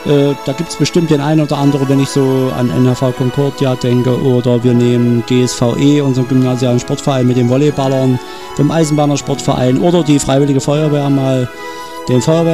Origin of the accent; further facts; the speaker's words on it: Wolfen, Saxony-Anhalt, Germany; now in Delitzsch, Germany; geboren bin ich in Wolfen und aufgewachsen, aber ich habe und seit 1991 in Delitzsch lebend, seit 1989 in Delitzsch arbeitend, aber mein Großvater stammt aus Delitzsch